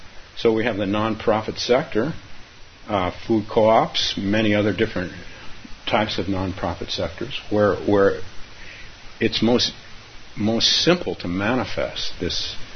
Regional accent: California, United States; So the town I grew up in California, was a town where the Hewlett family lived.

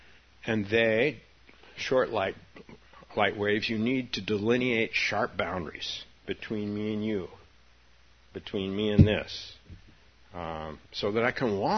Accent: San Francisco, California, United States; When I was younger and meditated in my hometown of San Francisco, our Zen center was faced Bush Street in San Francisco.

